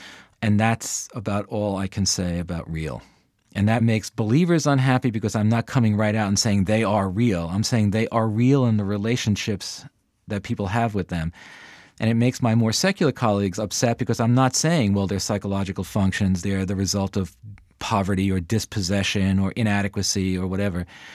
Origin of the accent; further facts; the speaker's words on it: Bronx, New York, United States; And my parents were very, very concerned about me going into Brooklyn, which we're all from the Bronx.